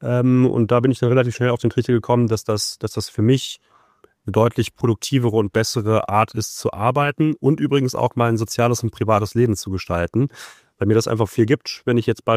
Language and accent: German; Cologne, North Rhine-Westphalia, Germany; born there; als gebürtiger Kölner war ich das eigentlich auch jedes Jahr.